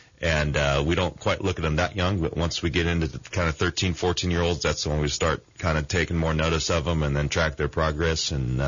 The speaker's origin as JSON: {"language": "English", "town": "Santa Barbara", "region": "California", "country": "United States", "tie": "born or raised there", "said": "I played it a bunch growing up in Santa Barbara."}